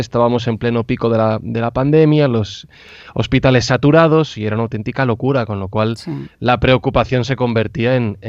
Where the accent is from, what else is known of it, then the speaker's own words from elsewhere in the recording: Madrid, Community of Madrid, Spain; yo soy nacido y crecido en Madrid